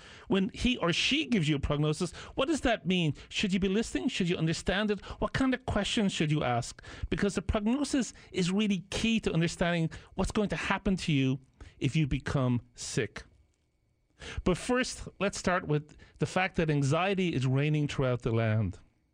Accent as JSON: {"language": "English", "country": "Ireland", "tie": "born or raised there", "lives_now": "United States", "said": "Now, I'm a proud immigrant, a proud naturalized American citizen. I grew up in Ireland where the police are not armed."}